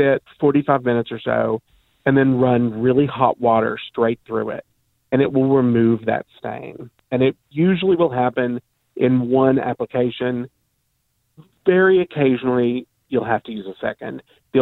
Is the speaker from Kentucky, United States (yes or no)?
yes; Kentucky, United States; And I grew up in Kentucky, and the idea of wearing National Velvet so that my clothes feel softer is just disgusting to me.